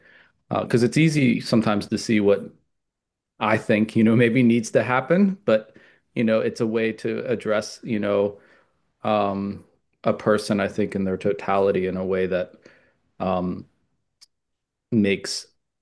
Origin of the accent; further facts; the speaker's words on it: Pennsylvania, United States; I'm from Pennsylvania